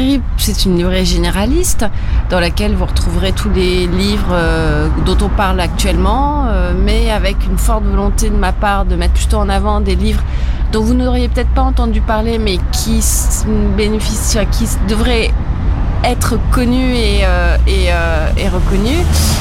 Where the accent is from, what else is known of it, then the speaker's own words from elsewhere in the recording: Paris, Île-de-France, France; now in Le Havre, France; Alors au Havre, je suis parisienne. J'étais parisienne et je suis havraise conquise depuis le mois de juin.